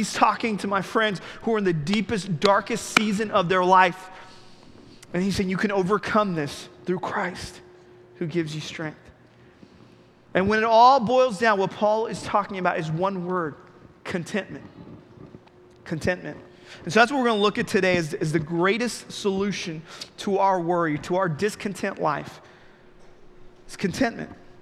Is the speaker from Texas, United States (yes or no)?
yes; Dallas, Texas, United States; And so I grew up in Dallas, and Dallas was my home.